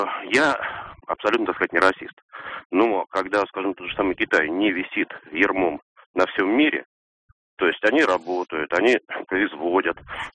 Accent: Saint Petersburg, Russia; Я из Санкт-Петербурга.

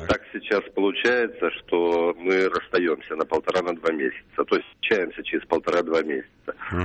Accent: Latvia; now in Dublin, Ireland; из Латвии, в данном случае здесь

